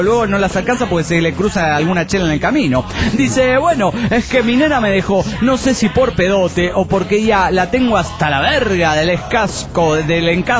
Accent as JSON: {"language": "Spanish", "region": "Cochabamba", "country": "Bolivia", "said": "de Cochabamba, Bolivia."}